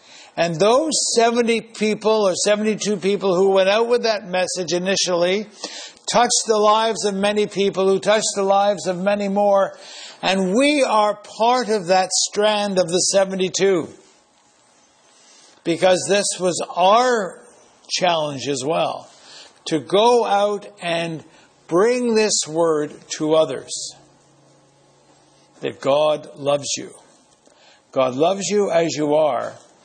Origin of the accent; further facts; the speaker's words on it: Quebec, Canada; You know, I grew up in Quebec